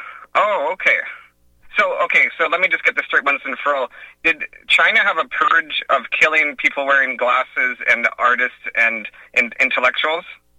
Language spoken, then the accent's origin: English; Vancouver, British Columbia, Canada; I'm coming from Vancouver, Canada, where it's like a 50% Chinese population